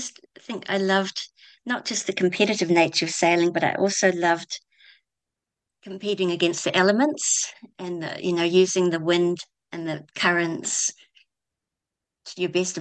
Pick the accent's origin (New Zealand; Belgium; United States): New Zealand; Christchurch, Canterbury; I grew up in Christchurch and it was really lucky where we lived in Redcliffs.